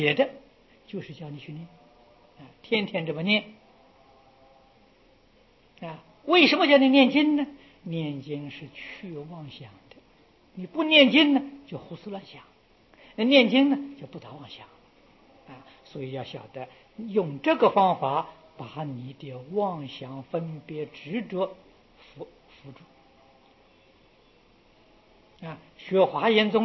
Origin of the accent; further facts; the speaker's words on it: China; 这就是我们中国人讲的师承啊